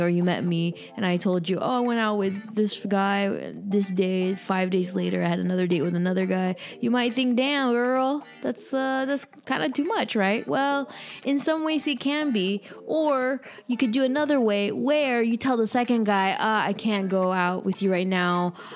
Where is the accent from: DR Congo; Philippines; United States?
Philippines; English is a second language; Mind you, you know, I'm Filipino, and Philippines is majority of Catholics and also a lot of conservative beliefs